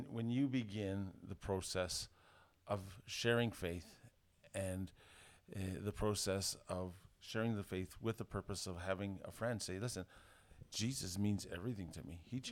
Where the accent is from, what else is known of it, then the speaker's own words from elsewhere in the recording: Canada; And being Canadian, you know, I never want to offend anybody.